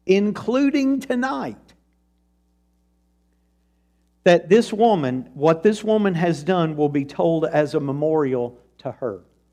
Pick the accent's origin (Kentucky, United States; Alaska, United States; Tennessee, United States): Tennessee, United States; Woodbury; And both of those individuals were Tennessee lawmakers, and both of them came from the area that I'm from Woodbury.